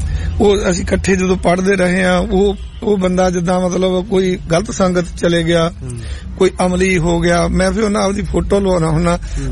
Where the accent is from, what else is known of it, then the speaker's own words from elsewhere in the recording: Seechewal, Punjab, India; ਮੇਰਾ ਬਚਪਨ ਹੀ ਸੀਚੇਵਾਲ ਦਾ ਹੈ ਮਹਾਂਪੁਰਖਾਂ ਦੀ ਸੰਗਤ ਵਿਚ ਹੀ ਬਚਪਨ ਰਿਹਾ